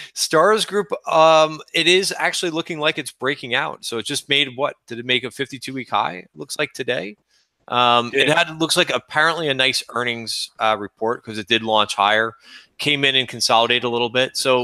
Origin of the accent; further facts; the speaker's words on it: New Jersey, United States; By the way, I'm also from Jersey too